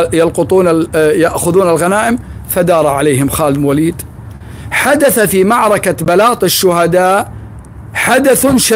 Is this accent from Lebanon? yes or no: no; Kuwait; أن يحفظ بلادنا الكويت من كل مكروه